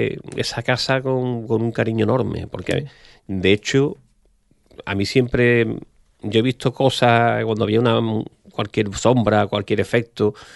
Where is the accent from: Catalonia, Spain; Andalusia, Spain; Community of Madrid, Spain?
Andalusia, Spain; El Puerto de Santa María; yo soy de Puerto Santa María.